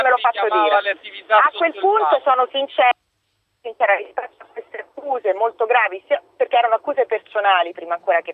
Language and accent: Italian; Rome, Lazio, Italy; accent: Roman; al di là del mio accento che si sente che sono romana